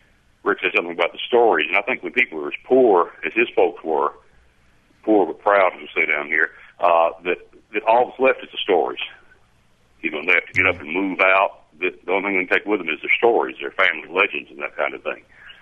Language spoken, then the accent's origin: English; Jacksonville, United States; I grew up in Jacksonville. I knew a lot of people you wrote about in your first book.